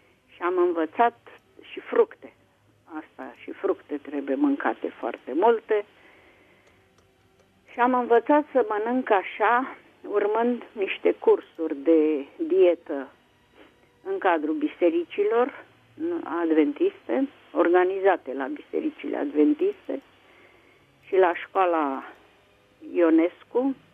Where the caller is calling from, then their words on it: Bucharest, Romania; Sunt din București.